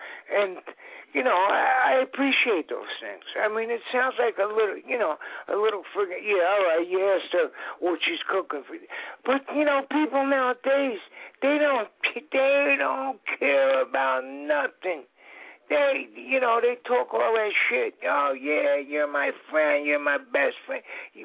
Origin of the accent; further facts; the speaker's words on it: Newark, New Jersey, United States; I'd look through the list and see if there was anybody from Newark, my hometown.